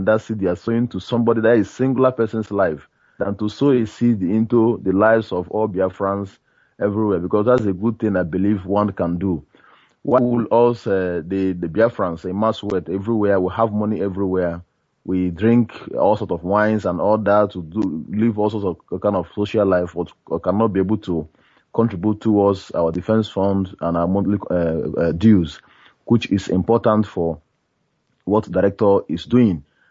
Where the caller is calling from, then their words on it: Port Harcourt, Rivers, Nigeria; I'm calling from Port Harcourt.